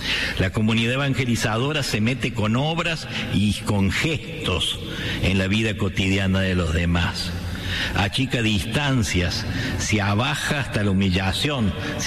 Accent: Argentina; Como argentinos, nosotros estamos en tiempo de festejar.

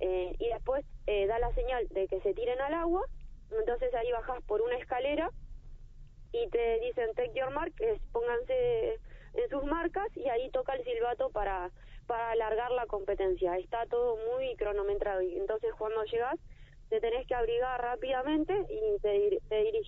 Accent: General Roca, Río Negro, Argentina; Yo soy de Río Negro, de General Roca, donde está el Río Negro.

